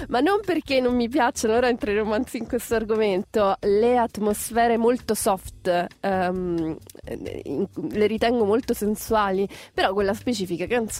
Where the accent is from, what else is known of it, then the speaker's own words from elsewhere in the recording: Sicily, Italy; tu sei calabrese, sono siciliana, quindi riesci a capire cosa significa.